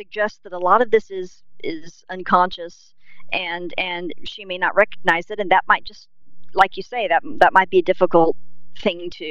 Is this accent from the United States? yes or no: yes; Tulsa, Oklahoma, United States; which is set in my hometown of Tulsa